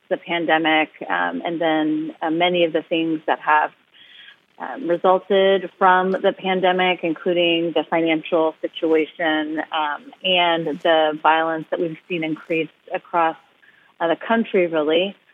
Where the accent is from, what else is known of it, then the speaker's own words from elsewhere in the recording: Kentucky, United States; just growing up in Kentucky, in and around impoverished people, my family is from Harlan County, Kentucky